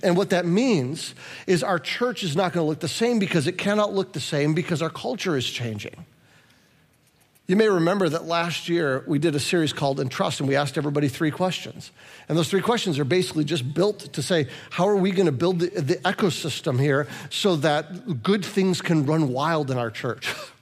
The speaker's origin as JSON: {"language": "English", "region": "Midwest", "country": "United States", "said": "because I'm a Midwesterner, I almost don't want to tell you the compliment because that feels like I'm bragging"}